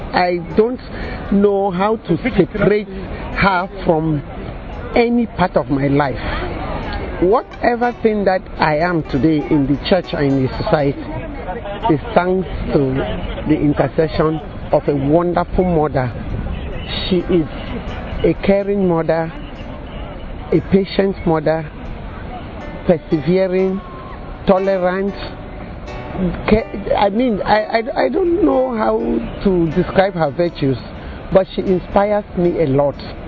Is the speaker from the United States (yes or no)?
no; Cameroon; from Cameroon.